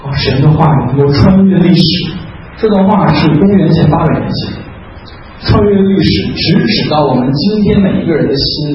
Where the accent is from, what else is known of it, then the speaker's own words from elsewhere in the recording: China; 我现在要说大家的就是我们中国人有一个共通的病，我们是全民走后门